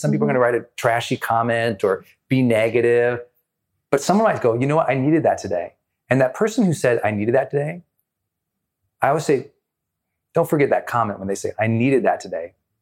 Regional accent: Montana, United States; I never cared about starting small because I'm from Montana.

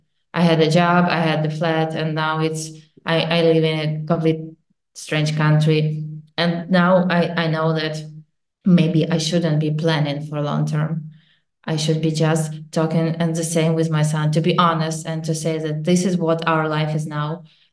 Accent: Kyiv, Ukraine; We are from Kyiv and every day there are attacks and the people are killed.

